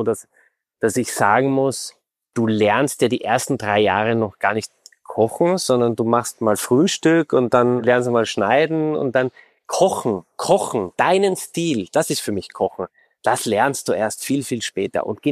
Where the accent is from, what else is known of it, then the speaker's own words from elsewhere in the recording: Austria; ich bin Österreicher.